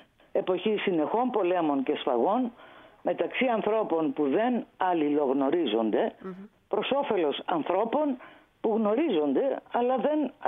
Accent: Kefalonia, Ionian Islands, Greece; Το λέω ωραίο γιατί είμαι από την Κεφαλονιά και μας στείλανε κρασί από εκεί.

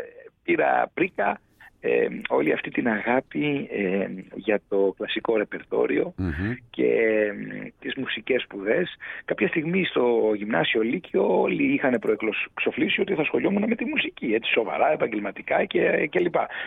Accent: Kefalonia, Ionian Islands, Greece; Μόνιμη κατοικία μου, κινούμε μεταξύ Αθηνών και Βρυξελών και όλης της Ελλάδος, αλλά η καταγωγή μου είναι από την Κεφαλονιά. Έχω σπίτι στην Κεφαλονιά, όπως πολύ σωστά λέτε. Και έχω και αμπέλια στην Κεφαλονιά

